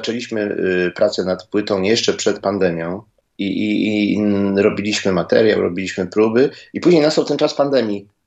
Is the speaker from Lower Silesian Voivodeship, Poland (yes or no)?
no; Gdynia, Pomeranian Voivodeship, Poland; My jesteśmy z Gdyni, z Trójmiasta, z Pomorza